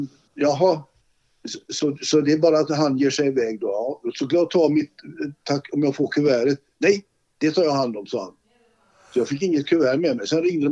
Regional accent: Gothenburg, Västra Götaland County, Sweden; born there; Jag var ju född i Olskroken, så det passade ju.

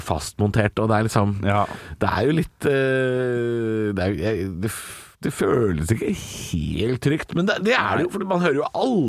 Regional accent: Drammen, Buskerud, Norway; Ja, altså jeg er fra Drammen

